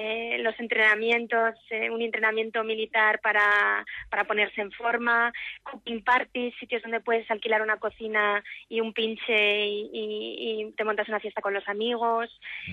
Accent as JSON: {"language": "Spanish", "town": "Madrid", "region": "Community of Madrid", "country": "Spain", "tie": "born or raised there", "also_born_or_lived": "France", "said": "yo no nací en Madrid, no nací ni siquiera en España, yo nací en Francia, pero he crecido aquí y, vamos, me siento madrileña entonces, de adopción, porque nadie viene de Madrid realmente."}